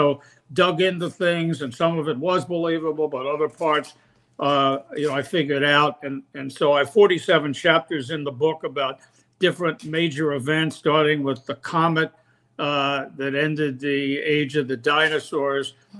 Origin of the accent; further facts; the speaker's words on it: Philadelphia, Pennsylvania, United States; Yeah, in the city of Philadelphia, and it was. When I was 3 years old, I fell in love with snow.